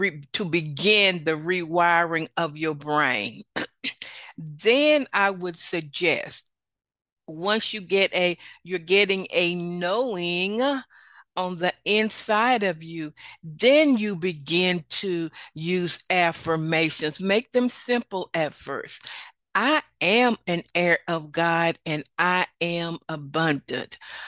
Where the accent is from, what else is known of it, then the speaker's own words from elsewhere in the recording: Chattanooga, Tennessee, United States; Y'all know I'm from Chattanooga, Tennessee. My alma mater, Tennessee State University, is in Nashville.